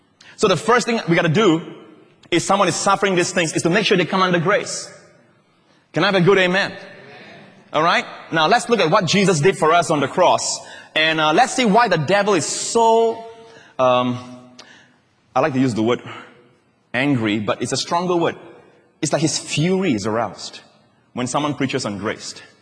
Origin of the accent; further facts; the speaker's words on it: Malaysia; now in Singapore; You know, when I crossed over from Malaysia, we went for holidays. Then we came over from Malaysia.